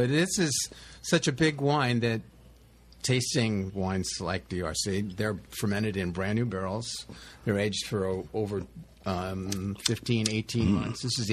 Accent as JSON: {"language": "English", "town": "Dry Creek", "region": "California", "country": "United States", "tie": "born or raised there", "said": "Well, we're at the end of Dry Creek Valley, and we grew up in Dry Creek."}